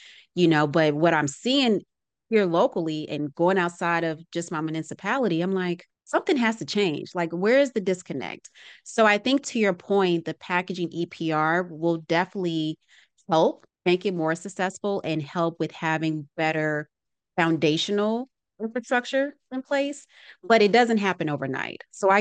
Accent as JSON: {"language": "English", "region": "Arkansas", "country": "United States", "tie": "born or raised there", "lives_now": "Georgia, United States", "said": "growing up in Arkansas to now living in Georgia, recycling wasn't a big conversation."}